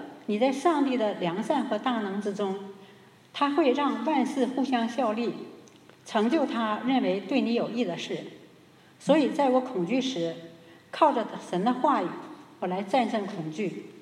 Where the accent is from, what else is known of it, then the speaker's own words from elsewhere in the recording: China; moved away; 我当时还因为过去我们从小的时候在国内时候那个要入红卫兵要写申请书嘛